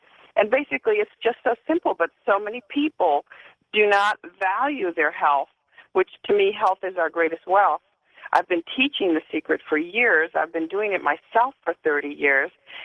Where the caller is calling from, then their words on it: Vero Beach, Florida, United States; Calling from Vero Beach, Florida.